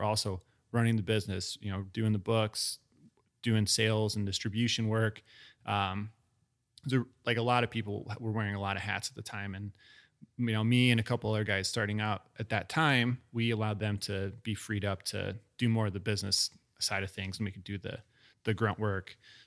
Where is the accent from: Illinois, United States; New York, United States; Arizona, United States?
Illinois, United States; I grew up in Central Illinois. So I was in the no man's land of craft beer for the longest time